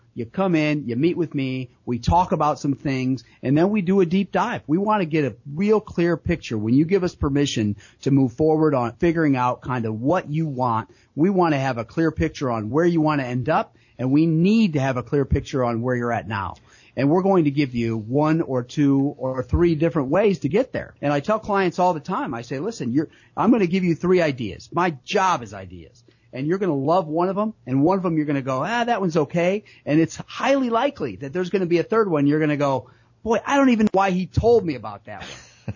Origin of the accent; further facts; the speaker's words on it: Pemberville, Ohio, United States; I mean, I grew up in Pemberville, Ohio. I am not fancy.